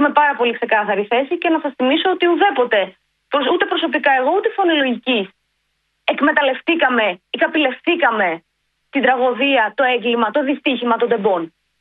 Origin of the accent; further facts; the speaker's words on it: Greece; Είμαι Ελληνίδα, είμαι Ευρωπαία